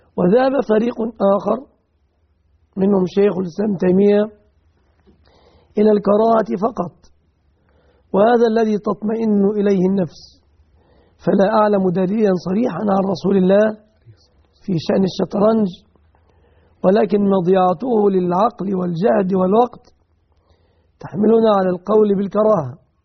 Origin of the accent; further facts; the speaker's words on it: Egypt; عندنا في مصر